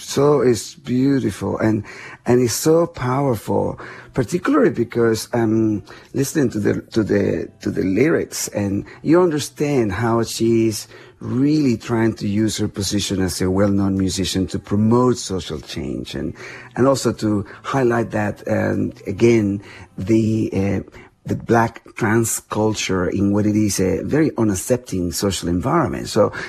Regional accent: Caracas, Capital District, Venezuela; English is a second language; now in Australia; Multiple Grammy winners … from Caracas, Venezuela, my hometown

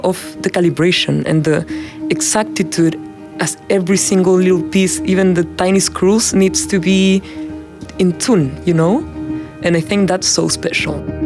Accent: Chile; now in Boston, United States; I'm an artist from Chile, and now I'm based in Boston while I'm doing a PhD in media arts and sciences.

